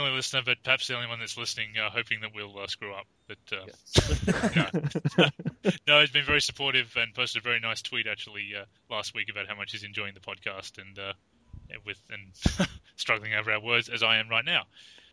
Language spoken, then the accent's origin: English; Australia; because I am Australian, as you can probably tell by the accent.